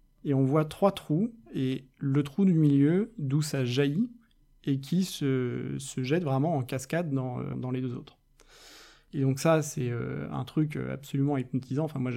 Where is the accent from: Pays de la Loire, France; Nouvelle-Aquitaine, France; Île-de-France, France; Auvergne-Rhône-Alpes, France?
Pays de la Loire, France; Saint-Nazaire; je pourrais presque me transposer dans ma ville natale de Saint-Nazaire, j'aurais le même bruit.